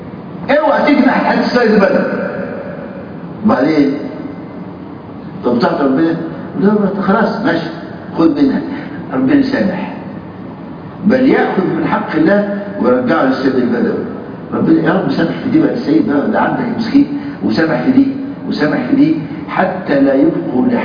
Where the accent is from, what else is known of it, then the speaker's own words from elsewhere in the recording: Egypt; واحنا عندنا في مصر يعني ايه الايغال في عباده الاولياء